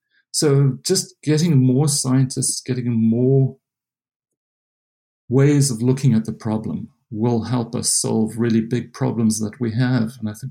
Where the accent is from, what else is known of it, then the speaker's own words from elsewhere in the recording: South Africa; now in United States; I come from South Africa, and I've always been in South Africa exposed to discrimination